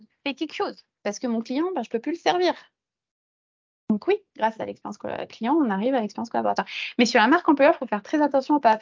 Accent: Nouvelle-Aquitaine, France; now in Paris, France; je viens de Charente-Maritime quand je suis arrivée à Paris

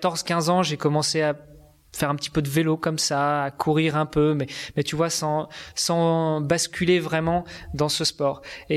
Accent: Rouen, Normandy, France; Moi j'ai grandi en Normandie, à Rouen. Mmh. J'ai un papa qui est sicilien, une maman qui est normande. Et puis à 20 ans, quand j'ai voulu découvrir un peu le monde, et avec celle qui allait devenir mon épouse, on s'est installé à Paris.

